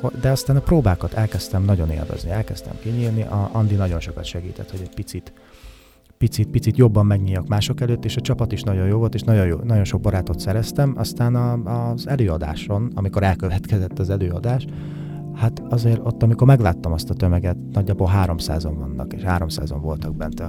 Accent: Szécsény, Nógrád, Hungary; Én ugye Széchenyiből jöttem, Nógrád megyéből, és 18 évesen felvettek a Budapesti Operett Színház Broadway stúdiójába.

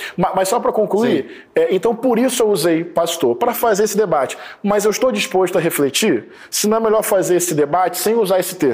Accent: Niterói, Rio de Janeiro, Brazil; Niterói, onde eu cresci e onde eu tenho pessoas que eu amo até hoje

